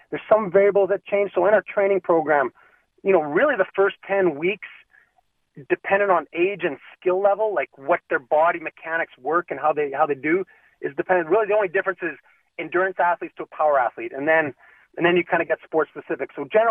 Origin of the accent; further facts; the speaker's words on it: Edmonton, Alberta, Canada; Ironically, when I moved back, I grew up in Edmonton, and when I came back to Edmonton